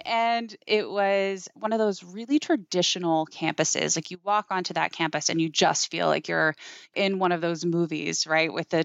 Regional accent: Bible Hill, Nova Scotia, Canada; You know, I think it was just an incredible place to grow up.

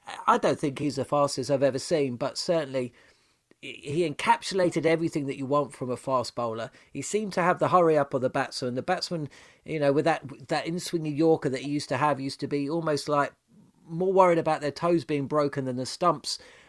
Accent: London, United Kingdom; growing up in South London, the Oval was always the county or the ground nearest to me.

